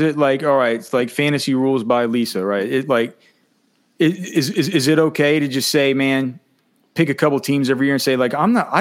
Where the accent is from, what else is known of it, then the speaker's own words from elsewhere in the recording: Texas, United States; So, I mean, look, I'm from Texas.